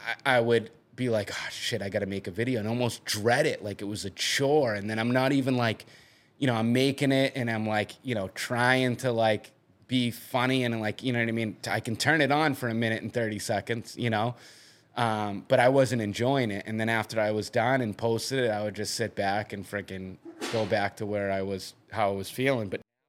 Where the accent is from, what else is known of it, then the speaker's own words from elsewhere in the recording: Massachusetts, United States; So it's like, here I am from Massachusetts, like, and now everybody in Little Rock, Arkansas is talking about a video that I made.